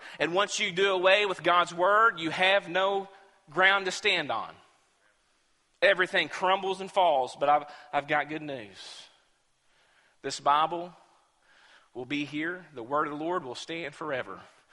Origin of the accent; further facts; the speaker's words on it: United States; because I'm an American and it's acceptable in my culture and my county